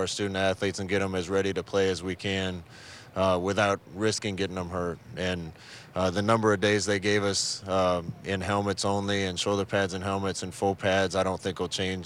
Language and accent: English; Nebraska, United States; growing up around Nebraska football and being around it, there was nothing better than Nebraska-Oklahoma.